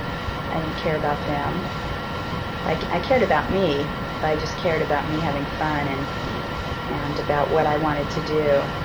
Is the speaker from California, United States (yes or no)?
yes; San Pedro, California, United States; born there; I was born in San Pedro, California.